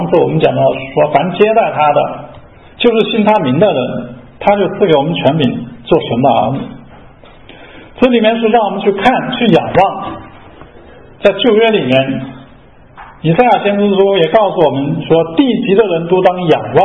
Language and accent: Chinese; China; 我们中国人都说人不为己天诛地灭